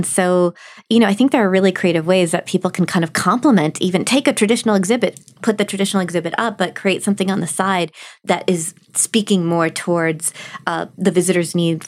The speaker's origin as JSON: {"language": "English", "town": "Milwaukee", "region": "Wisconsin", "country": "United States", "tie": "born or raised there", "said": "So I grew up in Milwaukee, and the Milwaukee Public Museum has this amazing exhibit."}